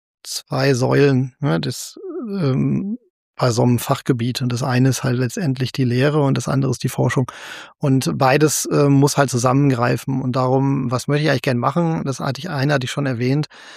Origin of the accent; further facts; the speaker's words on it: North Rhine-Westphalia, Germany; Als Ostwestfale sollte man ja denken, ich kenne Paderborn sehr gut.